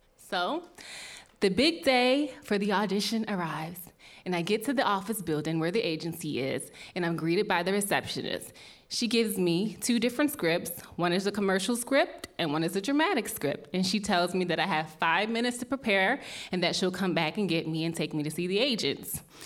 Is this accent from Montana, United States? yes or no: no; Maryland, United States; I'm originally from Maryland, and I knew at a young age that I wanted to be a professional actress.